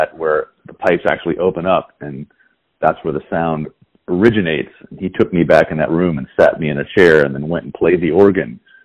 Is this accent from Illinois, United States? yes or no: no; Virginia, United States; also born or lived in Manhattan, New York; I am from Virginia. I was born and raised. I was actually born in Manhattan, because my father was still getting his master's at Union Theological Seminary, but we left when I was like 6 months old, so I don't even count that.